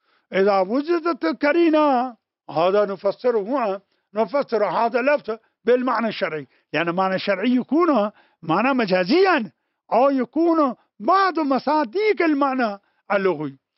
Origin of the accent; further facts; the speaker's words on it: Najaf, Najaf Governorate, Iraq; هذا عندنا في النجف يكون أبو رقبة